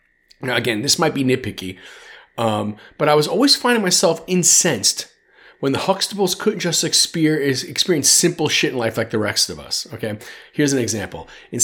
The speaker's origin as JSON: {"language": "English", "town": "New York City", "region": "New York", "country": "United States", "tie": "born or raised there", "said": "I grew up in New York City."}